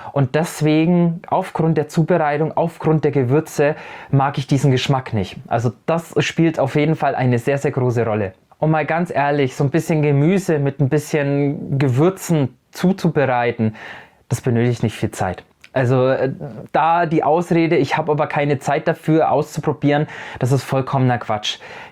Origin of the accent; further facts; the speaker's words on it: Bavaria, Germany; ich komme ja aus Franken